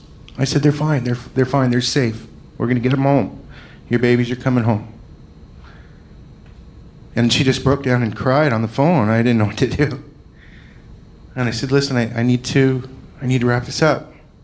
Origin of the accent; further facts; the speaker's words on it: Scotland, United Kingdom; When I say rage, I'm Scottish and I get fucking pissed.